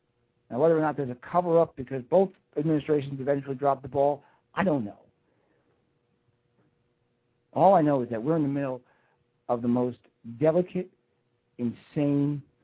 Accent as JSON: {"language": "English", "region": "Texas", "country": "United States", "said": "I can play the Texas two-step as well as you can. And I'm from Texas, right?"}